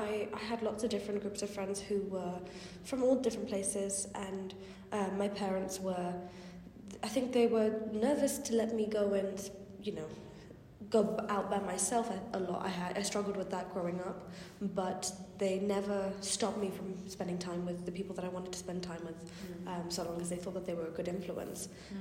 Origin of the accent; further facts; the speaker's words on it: London, United Kingdom; because growing up in London, there is so much diversity everywhere, and Oxford is not the same.